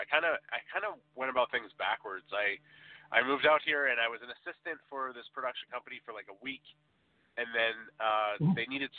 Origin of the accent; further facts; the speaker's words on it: Revere, Massachusetts, United States; Yeah, I was born and raised in Revere, Massachusetts, which is